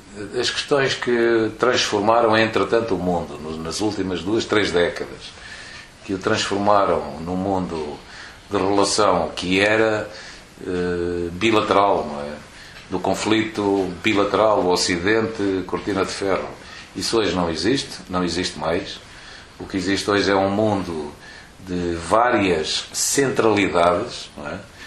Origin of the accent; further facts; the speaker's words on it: Portugal; porque sou português e vivo em Portugal